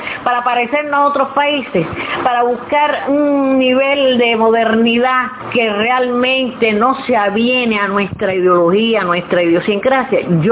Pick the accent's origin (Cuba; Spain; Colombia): Cuba; Pero en mi país, mi Cuba, este que yo he visto, este terruño que he visto con tanta justicia